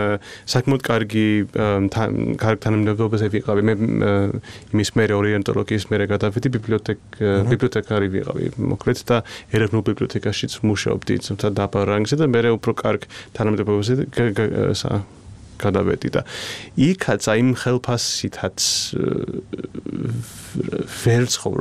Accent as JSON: {"language": "Georgian", "country": "United Kingdom", "tie": "born or raised there", "said": "აი მართლა ჩემი ბრიტანეთი არის, მე გავიზარდე ევროკავშირის წევრ ქვეყანაში, დიდი ბრიტანეთი, იყო ძალიან ევროპული რა"}